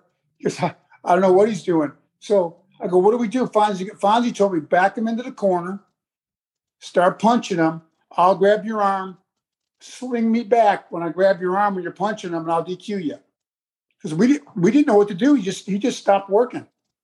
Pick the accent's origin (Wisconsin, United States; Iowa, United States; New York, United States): New York, United States; I'm not from Texas. I'm a New York boy.